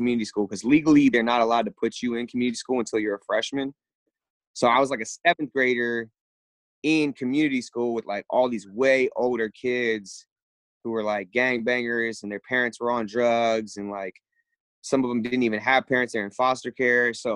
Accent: Eureka, California, United States; also born or lived in Arcata, United States; I was born in Eureka at General Hospital, and then we moved to Arcata when I was, I want to say like 4 or 5. And then I stayed in Arcata from kindergarten through fifth grade. And then we moved back to Eureka

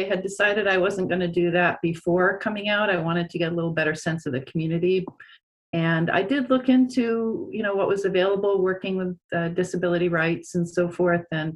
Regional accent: Maine, United States; now in Humboldt, United States; I'm originally from Maine, actually, and I have family roots that go back into the late 1600s there.

